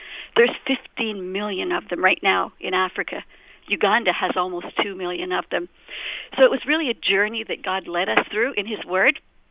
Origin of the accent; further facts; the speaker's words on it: Canada; I'm a Canadian girl.